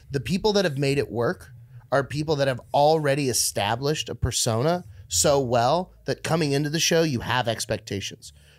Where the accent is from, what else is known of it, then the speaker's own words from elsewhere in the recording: Texas, United States; also born or lived in California; When I moved out there and I would tell people I'm from Texas, they'd be like, but where were you like born?